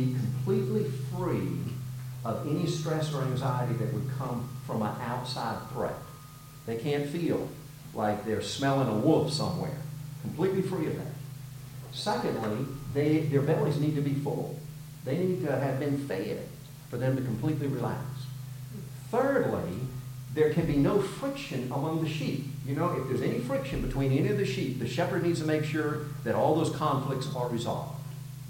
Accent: South Korea; now in United States; when I was growing up in Korea and I saw the American flag, I was well up in tears.

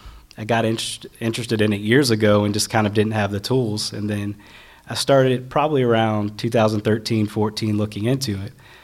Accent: Georgia, United States; which totally threw me off because I'm from Georgia, so I wasn't expecting that.

